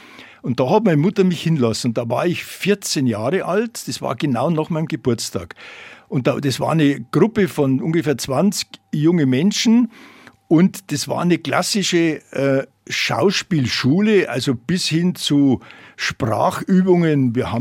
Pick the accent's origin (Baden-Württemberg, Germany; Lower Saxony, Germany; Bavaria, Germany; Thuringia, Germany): Bavaria, Germany; Munich; Also ich bin ein 50er-Jahrgang. Ich bin in München aufgewachsen.